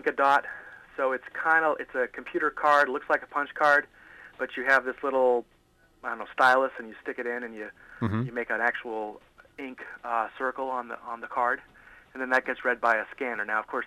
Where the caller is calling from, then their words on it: California, United States; Calling from Southern California.